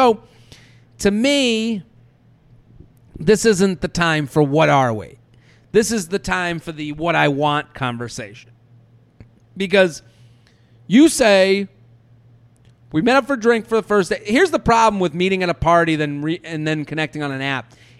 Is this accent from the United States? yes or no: no; Canada; moved away as an adult; now in United Kingdom; I'm from Canada, but have moved overseas to the UK to move in with my previous long-distance boyfriend.